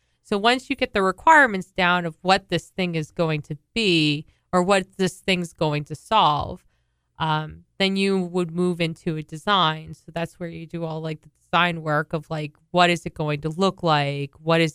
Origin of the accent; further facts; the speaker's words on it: Massachusetts, United States; and I'm actually from Massachusetts. I went to UMass.